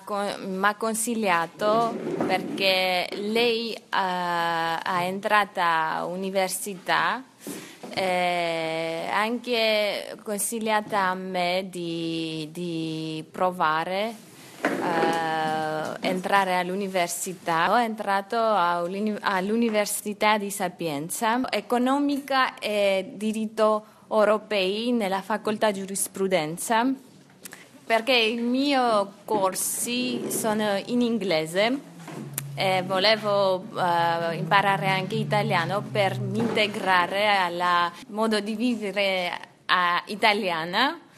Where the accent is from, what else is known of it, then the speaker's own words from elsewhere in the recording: Armenia; Italian is a second language; now in Rome, Italy; Dall'Armenia, sono qui per 2 anni